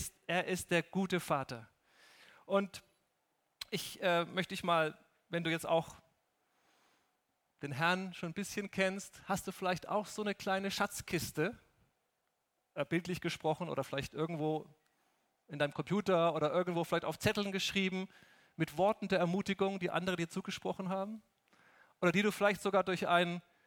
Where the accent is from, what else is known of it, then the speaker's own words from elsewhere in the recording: Germany; Und ich war völlig baff, ich war völlig weg, völliger Kulturschock als Deutscher, dass sowas möglich ist in New York City.